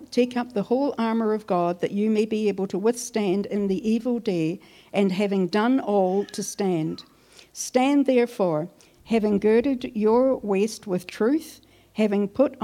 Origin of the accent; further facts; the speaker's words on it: Glasgow, Scotland, United Kingdom; because I come from Glasgow, we've got a bit of nuclear reactor in us in Glasgow.